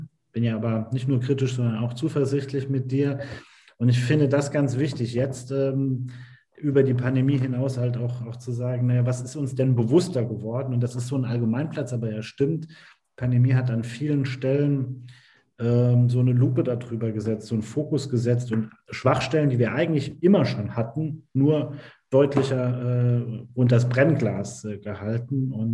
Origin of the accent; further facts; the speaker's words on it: Saarbrücken, Saarland, Germany; Und ich habe als Saarbrücker den immer eher so positiv gemeint